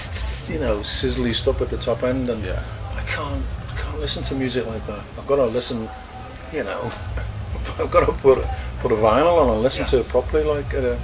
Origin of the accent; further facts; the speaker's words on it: Liverpool, North West England, United Kingdom; Yeah, we're all from Liverpool. Yeah.